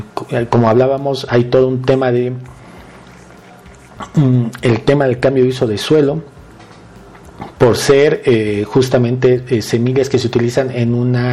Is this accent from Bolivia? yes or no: yes; Bolivia; Pues somos nosotros los bolivianos, porque es muy poca de esta producción que sale de nuestro país.